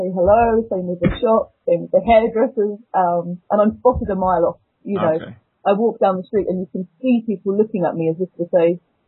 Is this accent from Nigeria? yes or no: no; England, United Kingdom; So I told her I'm from England.